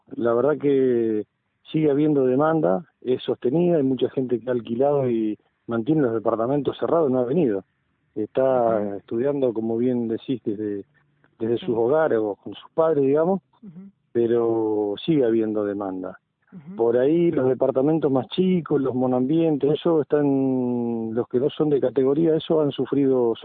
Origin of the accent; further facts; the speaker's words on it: Buenos Aires Province, Argentina; yo no soy nacido en Rosario, soy de una ciudad chica de provincia de Buenos Aires